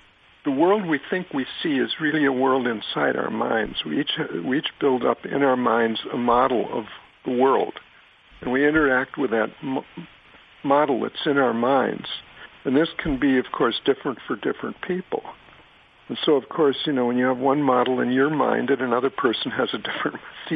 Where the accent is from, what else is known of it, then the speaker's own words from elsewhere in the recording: Cincinnati, Ohio, United States; I'm from Cincinnati, my local newspaper.